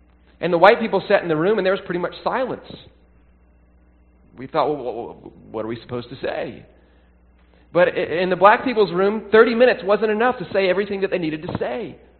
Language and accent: English; Tennessee, United States; also born or lived in Baltimore; I grew up in Tennessee in the 1980s and the 1990s. I grew up in churches that were pretty much all white.